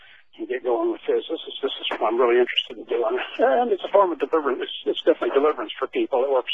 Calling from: Missouri, United States; I'm calling from Missouri.

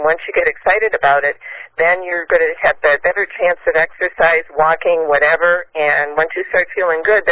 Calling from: Cleveland, Ohio, United States; from Cleveland, Ohio.

